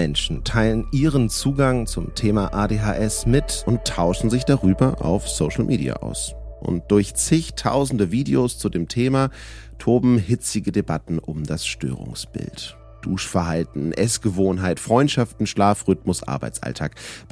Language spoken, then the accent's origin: German; Hamburg, Germany; Ich sitze gerade in einem Hotelzimmer in München. Das ist für mich als Hamburger eigentlich schon eine besondere Situation.